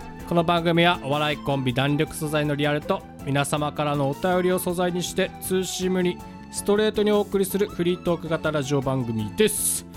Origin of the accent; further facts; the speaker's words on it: Fukui, Japan; なんかね、俺の地元ではね、今福井では